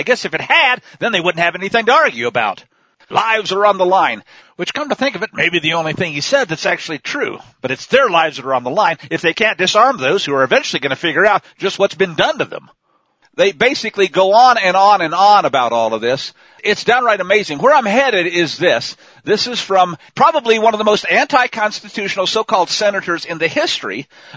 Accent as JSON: {"language": "English", "region": "Missouri", "country": "United States", "tie": "born or raised there", "said": "And I grew up in Missouri. I saw this."}